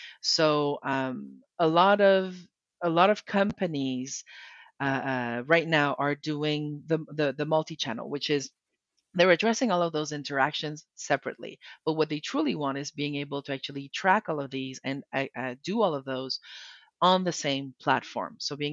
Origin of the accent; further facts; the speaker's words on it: Canada; accent: French; English is a second language; Even me, I have a French accent in the background because I'm French Canadian.